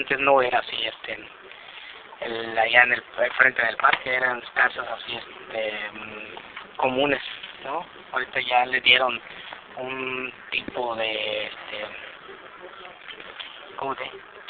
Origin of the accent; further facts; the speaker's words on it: Bacalar, Quintana Roo, Mexico; Tengo 38 años, soy nativo de acá de lo que es Bacalar.